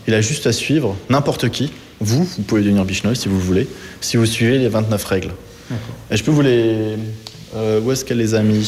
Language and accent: French; Grand Est, France; C'est alsacien. Je suis d'Alsace